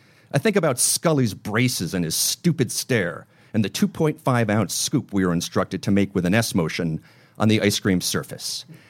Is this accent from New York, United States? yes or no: yes; New York, United States; now in Los Angeles, United States; I'm originally from New York, and my folks moved to Los Angeles, and that was the nearest ice cream shop.